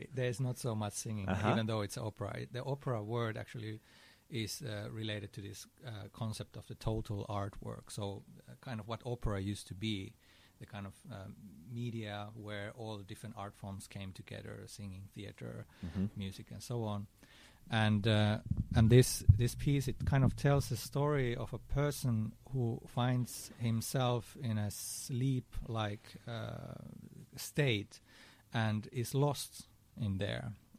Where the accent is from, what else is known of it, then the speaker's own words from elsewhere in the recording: Helsinki, Uusimaa, Finland; I'm from Helsinki, Finland.